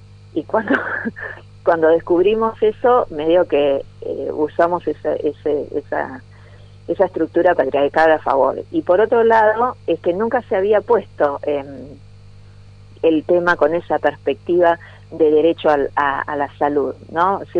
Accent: Argentina; sino porque somos ciudadanas argentinas

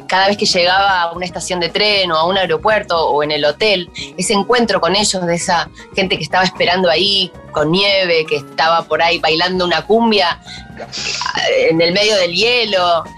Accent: Montevideo, Uruguay; yo nací en el Cerro de Montevideo y es para mí ese momento de mi vida lo que de alguna manera forjó mi personalidad

